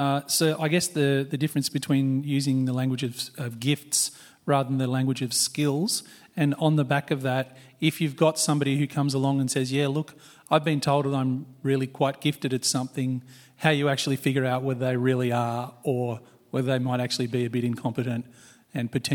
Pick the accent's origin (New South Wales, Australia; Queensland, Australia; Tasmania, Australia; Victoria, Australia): New South Wales, Australia; Beecroft; I'm from Beecroft.